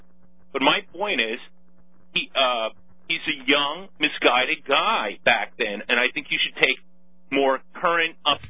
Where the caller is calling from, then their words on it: New Jersey, United States; New Jersey.